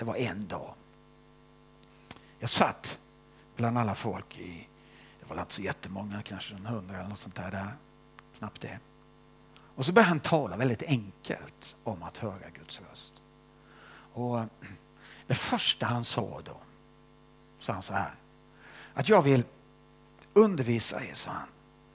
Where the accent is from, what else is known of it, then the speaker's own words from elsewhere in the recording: Sweden; Som man kan vara som svensk.